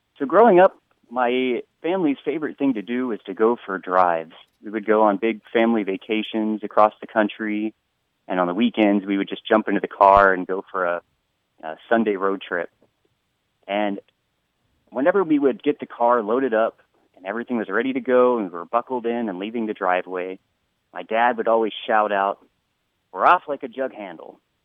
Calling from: Honolulu, Hawaii, United States; I'm calling from Honolulu, Hawaii.

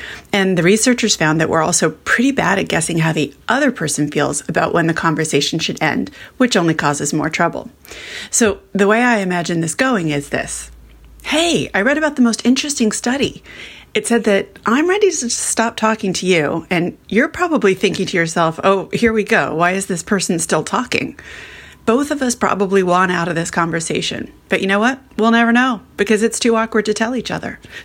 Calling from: Melbourne, Victoria, Australia; from Melbourne, Australia.

